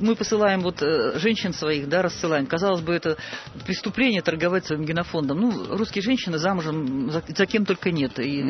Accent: Kolpashevo, Tomsk Oblast, Russia; Я из Колпашева, и мои земляки сделали подборку.

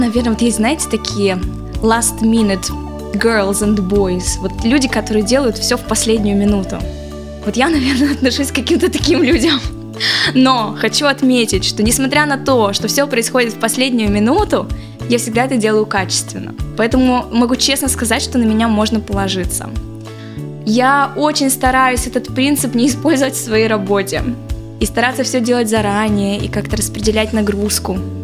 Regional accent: Perm, Perm Krai, Russia; Мне пришлось на какое-то время вернуться сюда, обратно в Россию, в Пермь, в родной город, к родителям.

